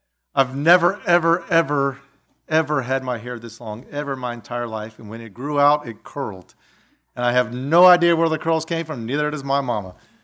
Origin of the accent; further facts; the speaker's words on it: Goose Creek, South Carolina, United States; And I remember growing up in Goose Creek, South Carolina. That's about 3 hours from here.